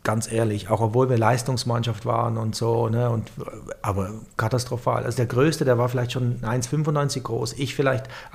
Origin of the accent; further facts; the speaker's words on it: Switzerland; Ich bin aufgewachsen in der Schweiz